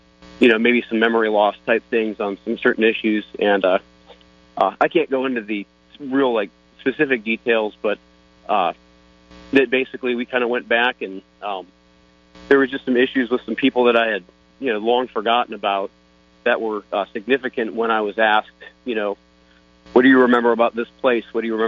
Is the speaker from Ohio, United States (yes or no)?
yes; Ohio, United States; I grew up in Ohio, and I'm actually back there.